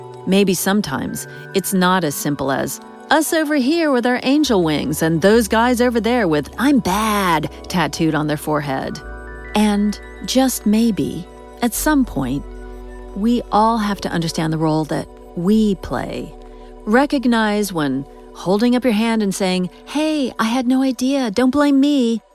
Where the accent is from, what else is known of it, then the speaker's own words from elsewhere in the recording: United States; but I'm American, and this is an international podcast.